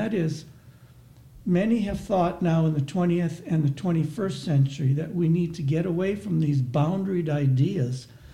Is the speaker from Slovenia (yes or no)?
no; Canada; I would very much fight every way I can for the particularity of being a Canadian.